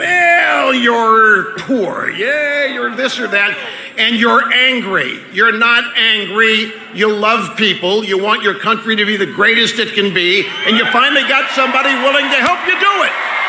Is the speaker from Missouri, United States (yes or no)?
yes; Cape Girardeau, Missouri, United States; I'm from here. I'm from Cape Girardeau.